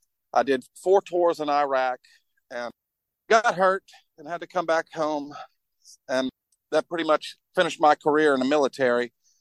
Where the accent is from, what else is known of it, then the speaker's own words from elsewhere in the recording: Biloxi, Mississippi, United States; I'm from Biloxi, Mississippi, southeastern United States. I'm about a mile from the Gulf of Mexico.